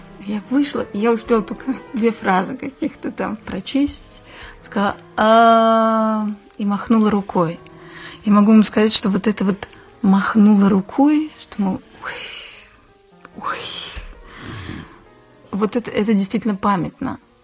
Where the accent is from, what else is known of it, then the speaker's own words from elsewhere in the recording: Georgia; accent: Georgian; у меня был серьезный недостаток – грузинский акцент. Ну, я выросла в Грузии, конечно.